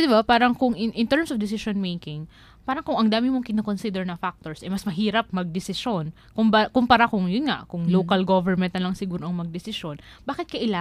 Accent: Bicol Region, Philippines; 'Di ba sa rural, parang kakilala mo lahat. Ganun sa amin sa Bicol eh.

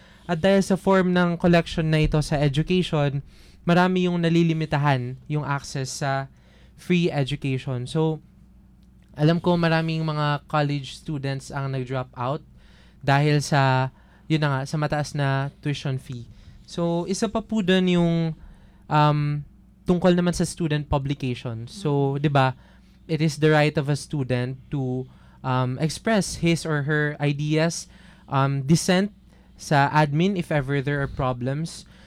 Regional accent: Bicol Region, Philippines; I'm from Camarines Sur po. Mm-hmm. Yun, Camsur.

